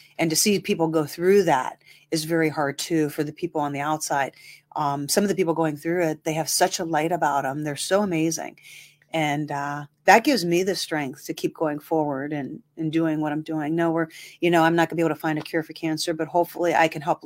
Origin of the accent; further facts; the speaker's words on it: Massillon, Ohio, United States; now in Youngstown, United States; So originally from there, moved here in 91.